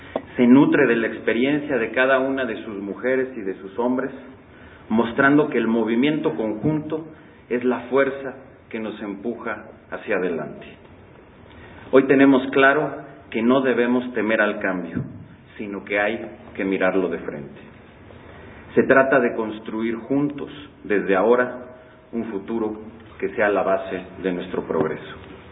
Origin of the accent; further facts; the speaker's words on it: Mexico; lo que queremos formar como mexicanos